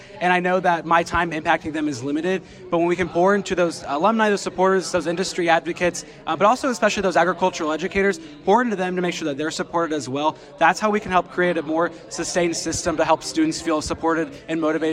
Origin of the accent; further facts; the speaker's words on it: Mexico, Missouri, United States; I am from Mexico, Missouri in Northeast Missouri, so about 45 minutes from Columbia.